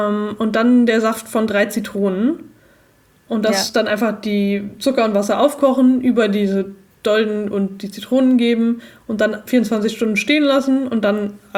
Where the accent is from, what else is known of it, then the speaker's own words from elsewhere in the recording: North Rhine-Westphalia, Germany; Ich glaube, alle Österreicher und Bayern und so drehen sich gerade die Zehennägel auf, weil unser Akzent so schlecht ist. Aber ja, ein bisschen Authentizität muss man ja wahren, wenn man als wahres NRW-Kind auf einer Hütte arbeitet.